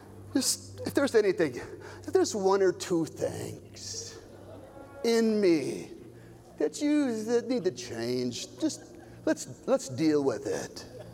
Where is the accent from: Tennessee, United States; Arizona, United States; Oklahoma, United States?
Arizona, United States; now in California, United States; I was raised in Arizona. And when you're raised in Arizona, you dream of getting the H out of Arizona.